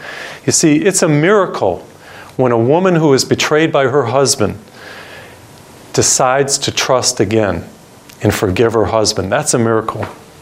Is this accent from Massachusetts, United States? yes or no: yes; Springfield, Massachusetts, United States; he was inducted into the Basketball Hall of Fame in my hometown, by the way, Springfield, Massachusetts